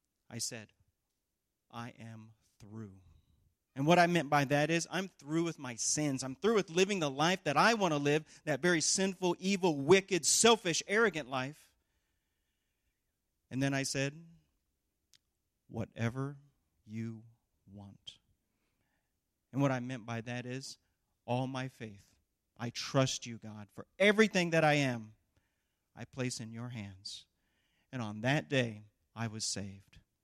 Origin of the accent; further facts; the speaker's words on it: Missouri, United States; I'm going to share a little bit of my testimony with you. First and foremost, I was born and raised here in Missouri, have a wonderful family right down the road in Warrensburg, Missouri